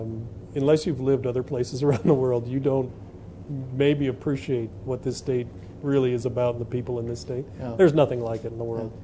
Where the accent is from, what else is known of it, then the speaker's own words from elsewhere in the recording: Nebraska, United States; so I'm from the Panhandle as well